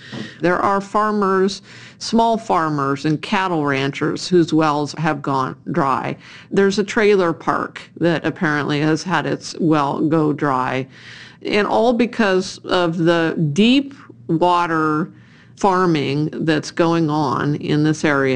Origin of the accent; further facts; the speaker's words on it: Arizona, United States; I grew up in Western Arizona.